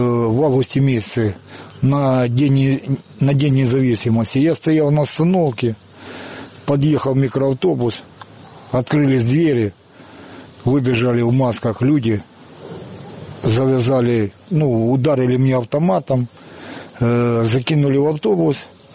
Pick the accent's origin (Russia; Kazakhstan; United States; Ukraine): Ukraine; Моя родина Украина, я с Украины.